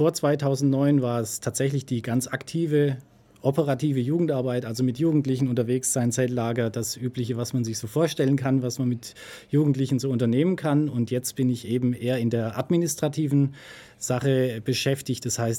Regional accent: Würzburg, Bavaria, Germany; Ich komme ursprünglich aus Würzburg, war dort in einer Kindergruppe

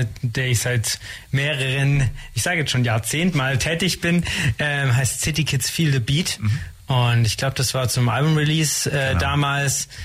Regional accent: Blaustein, Baden-Württemberg, Germany; Genau, und ich komme aus Blaustein ursprünglich, also nahe Ulm

